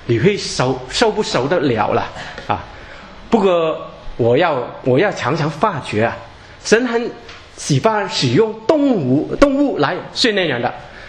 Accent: China; 特别我们中国人啊，认为乌鸦不是一个不吉祥的鸟类啊

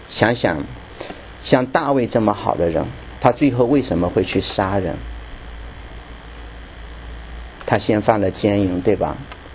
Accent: China; 我们中国人常常会说的就是豆腐渣工程

